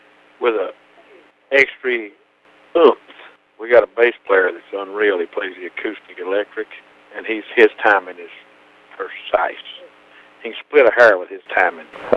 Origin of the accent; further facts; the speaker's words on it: Cana, Virginia, United States; now in Amelia, United States; I live in Amelia, Virginia now, but I was raised in Cana, Virginia, about 4 miles north of Mount Airy, North Carolina. But basically, I was a North Carolinian. I had a North Carolina address till I was 25, living in Virginia.